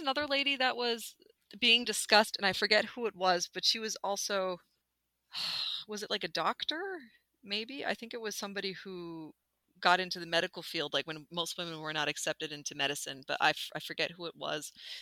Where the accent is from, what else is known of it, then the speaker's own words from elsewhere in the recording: Prince Edward Island, Canada; I'm from Prince Edward Island. That's right next door.